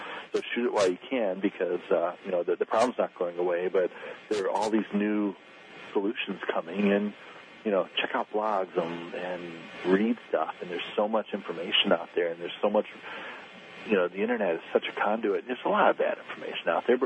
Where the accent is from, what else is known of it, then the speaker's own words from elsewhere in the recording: Brookfield, Illinois, United States; we've done it in my here in my hometown of Brookfield